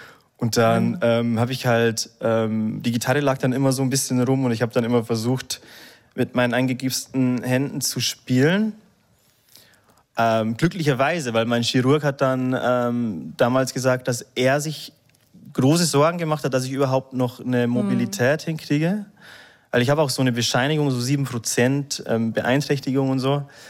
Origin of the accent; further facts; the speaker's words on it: Bavaria, Germany; bei uns im Bayerischen Wald ist es sehr hügelig